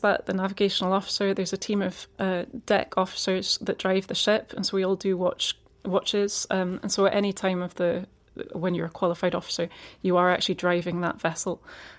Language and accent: English; Edinburgh, Scotland, United Kingdom; So I grew up in Edinburgh